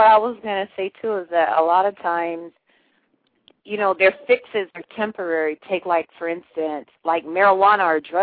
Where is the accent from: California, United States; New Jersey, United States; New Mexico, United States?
California, United States; I'm from Cali, but I went to school at the seashore, so a lot of times I was the only black girl in the classroom.